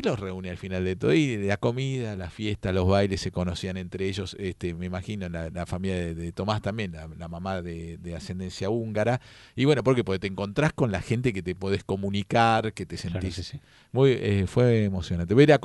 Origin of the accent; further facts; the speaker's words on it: Argentina; Porque te digo, nosotros Argentina tenemos 400, no tenemos, viste, somos c